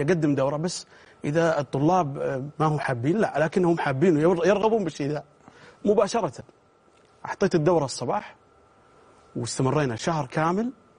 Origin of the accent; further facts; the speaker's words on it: Saudi Arabia; now in Riyadh, Saudi Arabia; أنا طال عمرك من الشمال